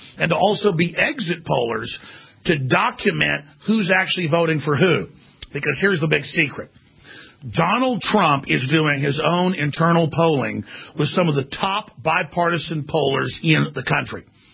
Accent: Texas, United States; I'm very thankful that I was born in America and that I'm a Texan.

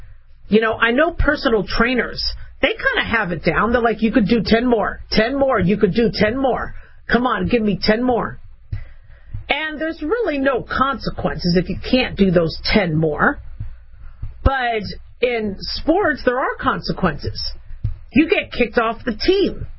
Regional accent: Phoenix, Arizona, United States; also born or lived in Las Vegas, United States; Now, I grew up in Phoenix and Vegas, so I went to 12 schools back and forth

